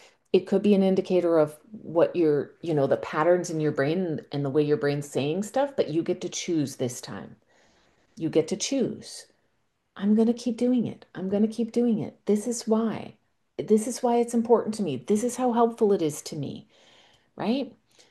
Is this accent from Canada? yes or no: yes; Canada; I am Canadian.